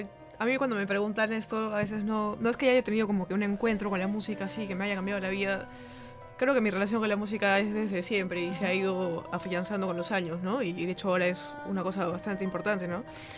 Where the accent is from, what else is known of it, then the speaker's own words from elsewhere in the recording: Arequipa, Peru; porque soy arequipeña, ¿no?